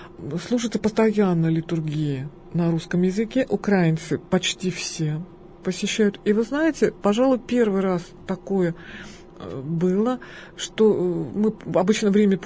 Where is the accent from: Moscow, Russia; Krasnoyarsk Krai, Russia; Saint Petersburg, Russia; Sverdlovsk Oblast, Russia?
Sverdlovsk Oblast, Russia; Yekaterinburg; мы из Екатеринбурга